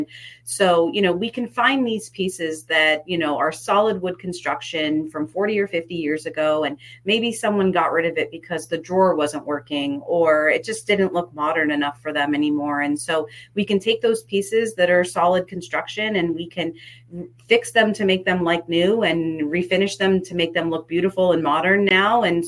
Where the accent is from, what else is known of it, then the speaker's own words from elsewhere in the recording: Port St. Lucie, Florida, United States; the Port St. Lucie area. And we just felt like we really needed an outlet like this in our town, in my hometown.